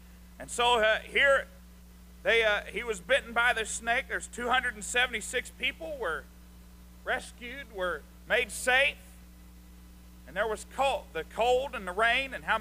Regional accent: Arkansas, United States; and I talked to a man at a guitar center. And just talking to him there, he worked, and told him I was from Arkansas.

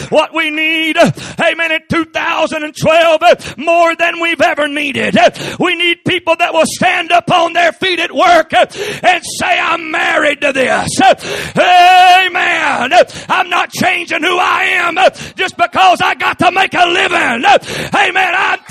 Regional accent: West Virginia, United States; Even though I'm from West Virginia, God, amen, I ain't going to her

